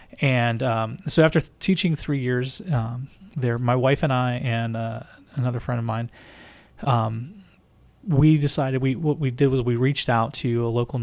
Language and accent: English; Pittsburgh, Pennsylvania, United States; So I grew up just outside Pittsburgh, Pennsylvania.